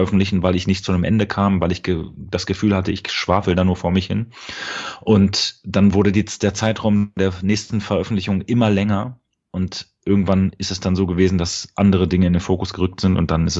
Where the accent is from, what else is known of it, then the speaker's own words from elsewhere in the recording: Berlin, Germany; was ich als Berliner jetzt auch nicht kannte